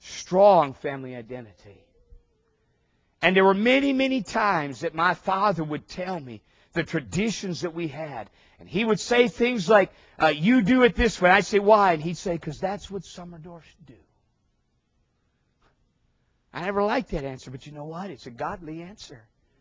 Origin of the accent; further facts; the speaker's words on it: Minnesota, United States; Now, we grew up in Minnesota. Our favorite place was the Badlands of South Dakota.